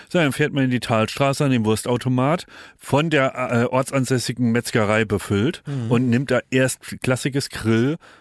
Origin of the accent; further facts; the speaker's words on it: Homburg, Saarland, Germany; In meiner Heimatstadt, in Homburg